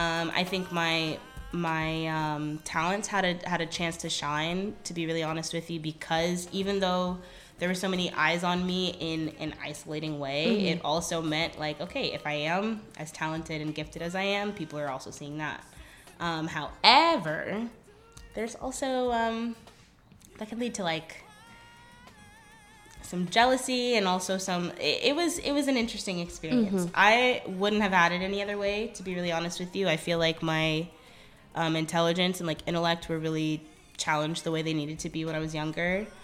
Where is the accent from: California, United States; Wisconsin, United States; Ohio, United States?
California, United States; Oakland; I'm from Oakland, California. Been all over the world, but Oakland is home forever, ever, ever.